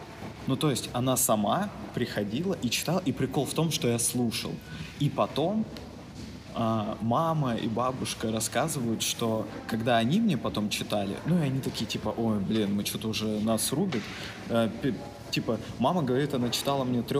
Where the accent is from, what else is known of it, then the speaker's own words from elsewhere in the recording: Mezhdurechensk, Kemerovo Oblast, Russia; Да, я из Междуреченска.